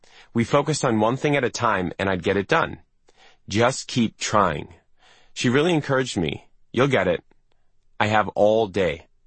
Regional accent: Skokie, Illinois, United States; Growing up in Skokie, Illinois, it was an uphill for me to focus at school.

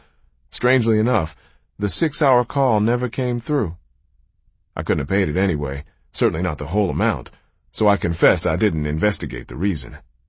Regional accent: Michigan, United States; First, the University of Michigan was in my home state, which meant much lower school expenses for the next 4 years.

